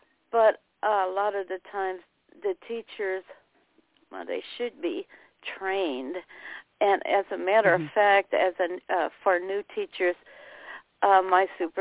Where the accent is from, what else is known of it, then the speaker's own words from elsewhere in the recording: Missouri, United States; I'm from Missouri, and I just recently retired as a rehabilitation teacher.